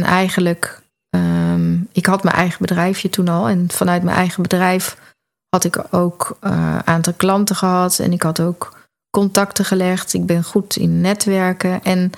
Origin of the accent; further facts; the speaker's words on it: Breda, North Brabant, Netherlands; Maar ik ben geboren en getogen in Breda.